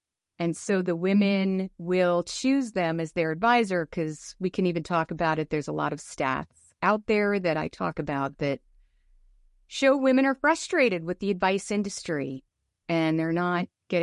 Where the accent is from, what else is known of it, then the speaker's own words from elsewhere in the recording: New York, United States; I'm originally from the New York area, and I worked at a lot of big firms in New York